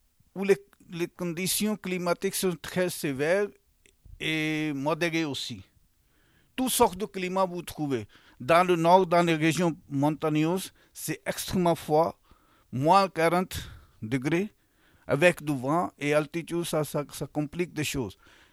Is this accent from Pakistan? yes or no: yes; Lahore, Punjab, Pakistan; French is a second language; moved away as an adult; now in France; je viens du Pakistan. Je suis né dans les années 40 à Lahore, qui est la capitale du Punjab.